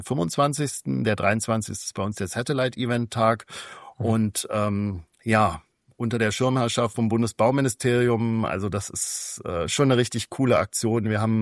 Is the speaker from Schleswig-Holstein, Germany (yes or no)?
no; Berlin, Germany; Ich wusste tatsächlich als Berliner nicht, dass das ein fast bundesweit wichtiger Feiertag ist.